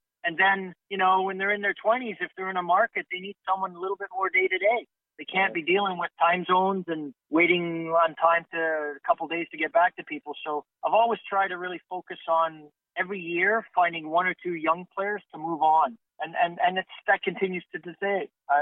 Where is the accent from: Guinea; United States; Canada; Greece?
Canada; being a Canadian, picking up the phone to call a professional coach in another country was going to be difficult.